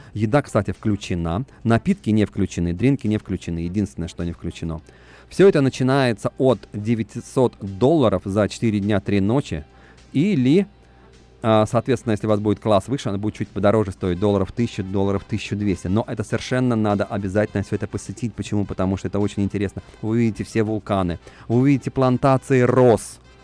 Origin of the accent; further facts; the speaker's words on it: Russia; Когда они узнали, что я вообще родом из России, они очень обрадовались